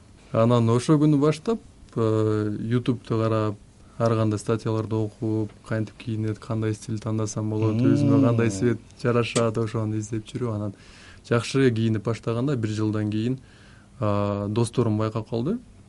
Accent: Belovodskoye, Chuy Region, Kyrgyzstan; moved away as an adult; also born or lived in Chong-Too, Batken; now in Russia; Мен өзү Баткен шаарында Чоң Тоо деген айылда төрөлгөм. Анан 2006-жылы могу Беловский деген айылга көчүп келип, анан ошол жерде окуп, орус тилин үйрөнүп 20 жашка чыкканда анан Москвага сапар тарттым.

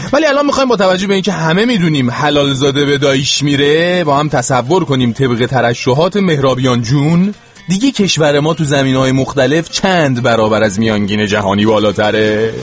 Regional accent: Iran; moved away as an adult; چند وقت آقا از ایران اومدم بیرون؟ آقا چقدره؟ الان 5 ماه 6 ماهه

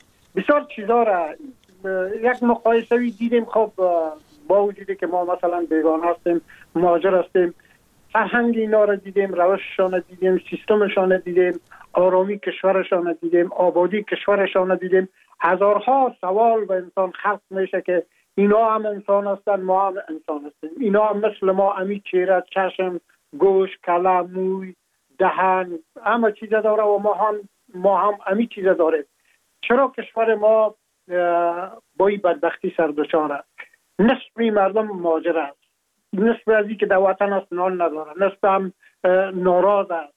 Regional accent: Afghanistan; now in France; ما هم در جمع عموم مردمایی بودم که از افغانستان بر آمدم و تقریبا 3.5 سال میشه که ما در فرانسه زندگی میکنم

